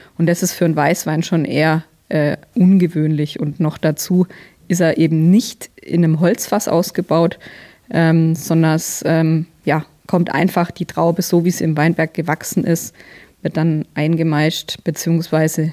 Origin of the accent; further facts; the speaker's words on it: Bavaria, Germany; als typischer Franke natürlich